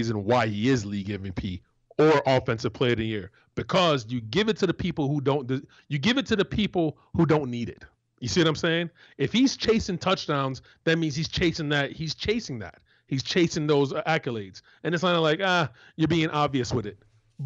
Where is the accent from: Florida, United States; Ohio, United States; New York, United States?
Florida, United States; Orlando; Vinny Testaverde was a quarterback at Tampa Bay, and I'm from Orlando.